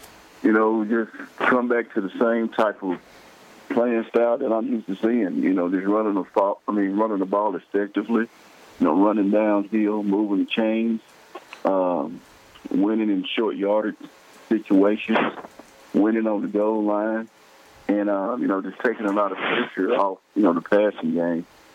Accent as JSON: {"language": "English", "town": "Atlanta", "region": "Georgia", "country": "United States", "tie": "born or raised there", "said": "he was a guy that I looked up to growing up in Atlanta. You know, people always compared me to him in high school and even at Tennessee"}